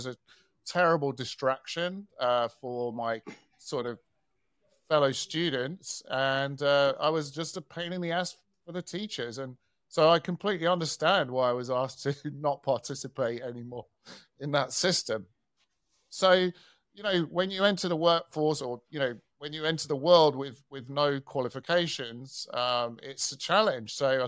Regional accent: Nottingham, East Midlands, United Kingdom; born there; because I was born in Nottingham.

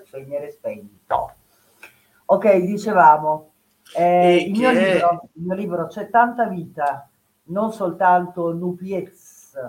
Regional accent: Asti, Piedmont, Italy; born there; E io sono nata ad Asti.

